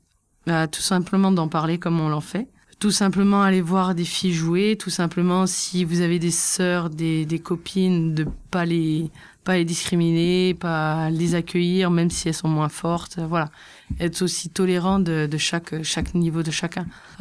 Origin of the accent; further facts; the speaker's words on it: Lyon, Auvergne-Rhône-Alpes, France; Alors c'est dans la région lyonnaise, comme je suis lyonnaise